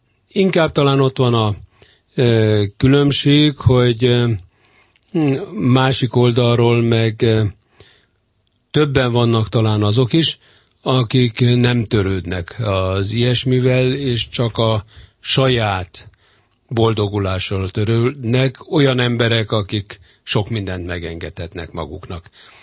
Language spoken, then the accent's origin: Hungarian; Budapest, Hungary; Én a Városliget mellett születtem, ott voltam gyerek, ott nőttem fel, ott udvaroltam, és mind a mai napig ugyanabban a lakásban élek, és ugyanott vagyok.